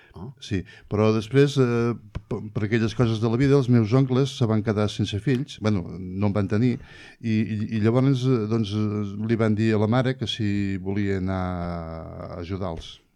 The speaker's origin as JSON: {"language": "Catalan", "town": "L'Espluga de Francolí", "region": "Catalonia", "country": "Spain", "tie": "born or raised there", "also_born_or_lived": "Reus", "said": "jo vaig néixer a Reus, perquè en aquell moment un anava a néixer a Reus, però sí, sí, tret d'haver nascut a Reus, sempre he viscut a l'Espluga, tret d'alguna temporadeta"}